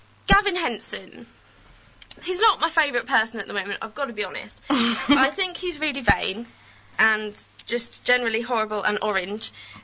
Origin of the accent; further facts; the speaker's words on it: Wales, United Kingdom; And I love the Welsh, because I am Welsh, so I support Wales.